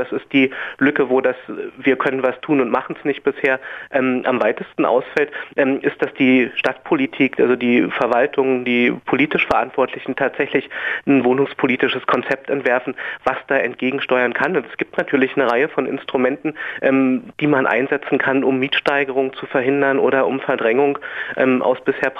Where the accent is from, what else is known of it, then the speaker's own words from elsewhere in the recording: Berlin, Germany; wir haben sozusagen als Berliner und Berlinerinnen lange Zeit, glaube ich, das Glück gehabt